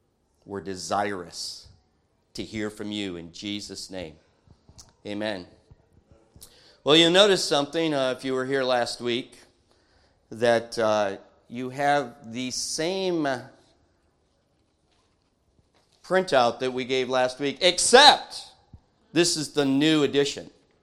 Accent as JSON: {"language": "English", "region": "Michigan", "country": "United States", "said": "And since I'm from another state, I have to, you know, kind of go along with it. I'm from Michigan."}